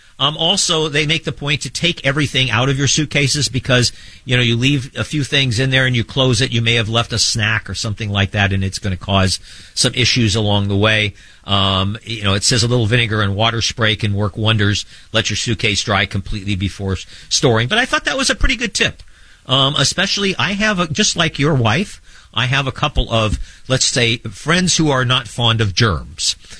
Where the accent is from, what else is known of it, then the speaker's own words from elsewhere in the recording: Midwest, United States; I'm from the Midwest, so you know, if it doesn't have meat or potatoes on the plate, then really and truly, what's the point?